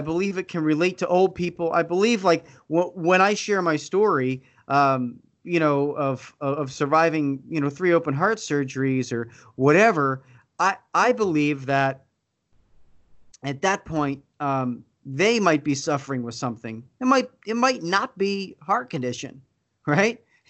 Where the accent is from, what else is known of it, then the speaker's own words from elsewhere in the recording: Philadelphia, Pennsylvania, United States; now in Wisconsin, United States; I was born and raised out in Philadelphia, but I moved to Wisconsin.